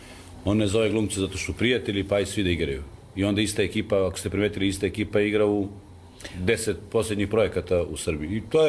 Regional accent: Kosovo; Ja sam momče sa Kosova

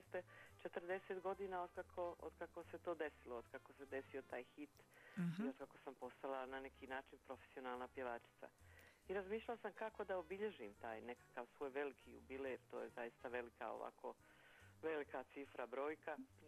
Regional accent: Sarajevo, Federation of Bosnia and Herzegovina, Bosnia & Herzegovina; moj rodni grad Sarajevo

